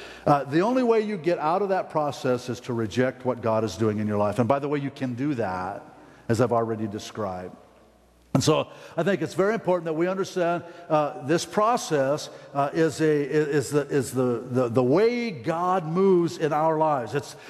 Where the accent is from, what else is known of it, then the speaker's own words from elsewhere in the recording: Ireland; Coming from a long line. I was Irish. What do you expect? Well, I'm still Irish, but I'm changed. I'm born again Irish.